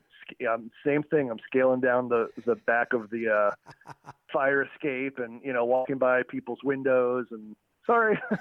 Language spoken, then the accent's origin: English; New York City, New York, United States; growing up in Manhattan and living in Bushwick, like, it wasn't like that at all for me